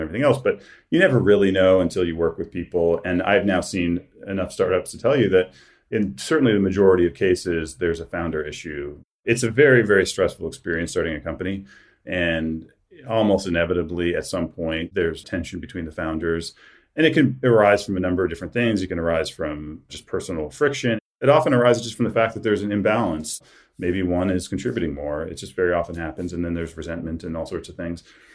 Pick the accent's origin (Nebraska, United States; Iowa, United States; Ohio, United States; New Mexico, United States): Ohio, United States; I grew up in Ohio and just the schools I went to in Ohio, for whatever reason, didn't teach me that.